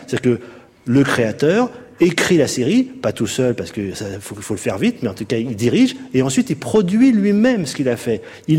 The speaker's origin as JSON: {"language": "French", "country": "France", "said": "parce que je suis français"}